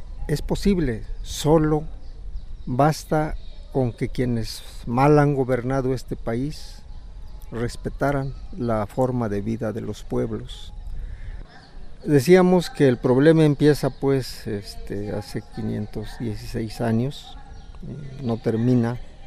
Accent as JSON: {"language": "Spanish", "region": "Michoacán", "country": "Mexico", "said": "el pueblo Purépecha, pues de donde vengo."}